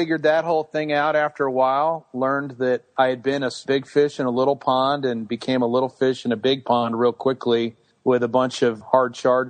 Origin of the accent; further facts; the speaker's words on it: Illinois, United States; I grew up in Northern Illinois, west of Chicago, and Northern Illinois University is right there.